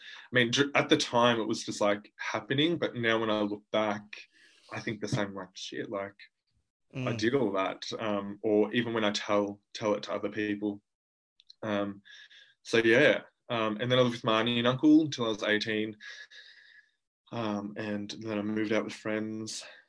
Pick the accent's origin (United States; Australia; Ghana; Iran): Australia; Deniliquin, New South Wales; So I grew up in Deniliquin with my mum and my father.